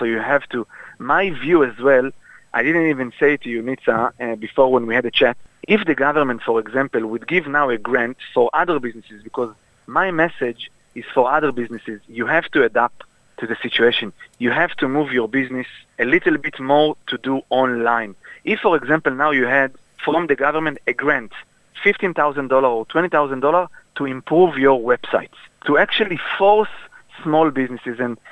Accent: Israel; So basically, I came from Israel

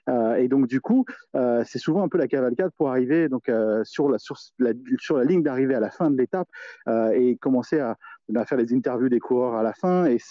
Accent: France; c'est vraiment beau à voir hein, quand on est français, de voir que c'est un produit qui s'exporte.

